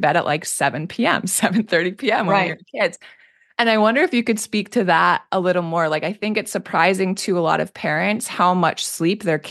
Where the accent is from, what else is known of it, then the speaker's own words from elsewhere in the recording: Maine, United States; now in Miami, United States; when I moved here, I grew up in Maine. I moved to Miami, total culture shock in a lot of ways.